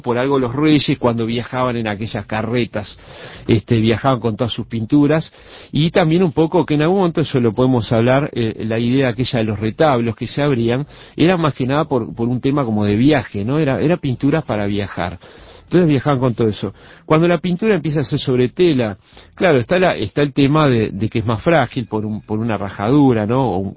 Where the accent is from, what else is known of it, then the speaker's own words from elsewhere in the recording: Uruguay; normalmente uno como buen uruguayo y medio